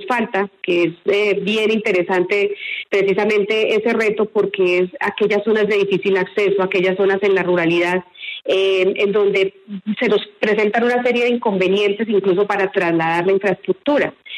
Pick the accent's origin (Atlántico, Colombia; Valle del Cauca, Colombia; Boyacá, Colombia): Boyacá, Colombia; Aquitania; born there; yo nací en Aquitania, Boyacá. Mi papá fue agricultor de cebolla larga, mi mamá una profesora de escuela rural.